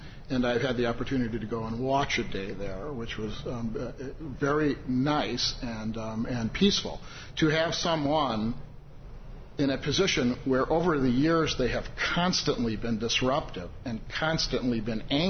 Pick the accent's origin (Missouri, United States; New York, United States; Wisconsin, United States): Wisconsin, United States; I went to Indiana University, and I came from Wisconsin.